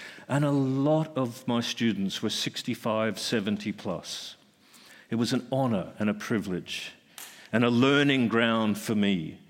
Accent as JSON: {"language": "English", "country": "Australia", "said": "I must say, being Australian proved, once again, to be an utter blessing."}